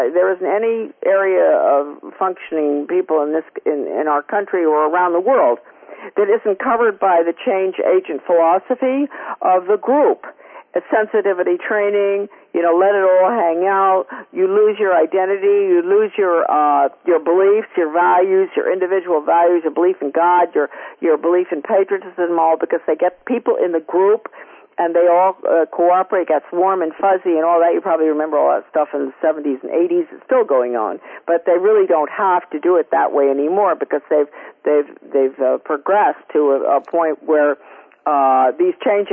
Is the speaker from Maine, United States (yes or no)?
yes; Bath, Maine, United States; let's talk about my hometown, former hometown. Bath, Maine, they build ships, huh?